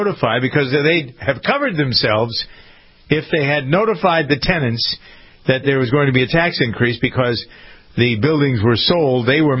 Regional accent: Framingham, Massachusetts, United States; we find it here in Framingham, my hometown

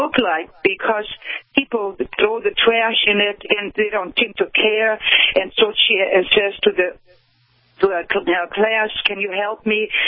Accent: Poland; now in United States; And my home was in what is now Poland, and it's a beautiful country. And then I grew up in the West and became a kindergarten teacher, taught there for a while, and then I immigrated to the United States in 64

